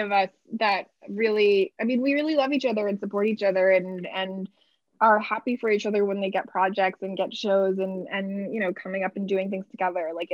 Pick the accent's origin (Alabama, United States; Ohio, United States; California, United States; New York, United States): New York, United States; New Rochelle; You know, I grew up in New York, in New Rochelle in Westchester County, and the Westchester Broadway Theater just closed its doors after 46 years.